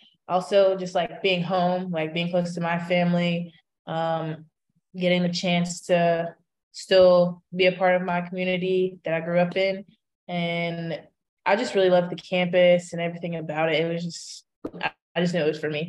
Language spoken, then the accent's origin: English; Kentucky, United States; it's great to play for my home state and be in the community and like be able to give back.